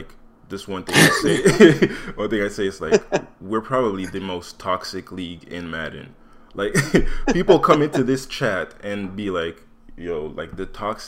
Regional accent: Canada; I'm from Canada. I don't know if you noticed from my accent, like, I'm not American.

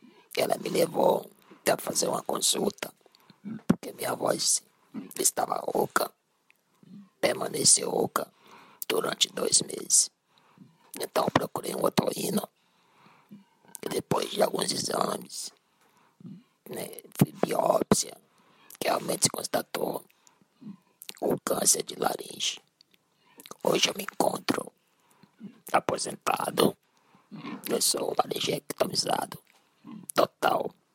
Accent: Mossoró, Rio Grande do Norte, Brazil; Eu sou natural da cidade de Mossoró, Rio Grande do Norte.

